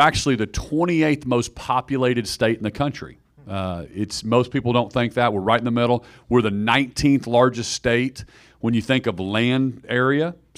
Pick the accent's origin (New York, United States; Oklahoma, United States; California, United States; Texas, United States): Oklahoma, United States; because I grew up in Oklahoma. I'm a fourth generation Oklahoman